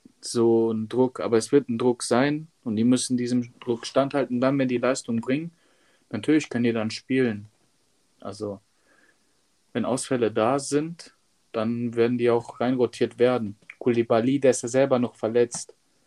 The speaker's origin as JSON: {"language": "German", "region": "North Rhine-Westphalia", "country": "Germany", "said": "Ich komme aus dem Ruhrgebiet, da reden wir anders."}